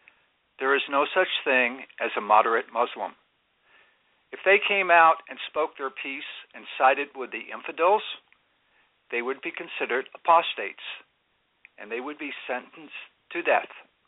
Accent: California, United States; I'm from California.

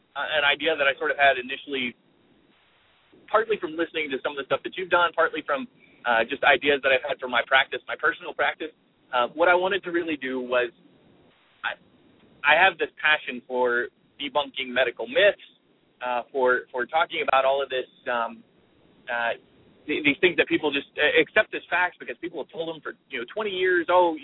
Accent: Kentucky, United States; I attended PodCamp Cincinnati here, and I'm from Northern Kentucky.

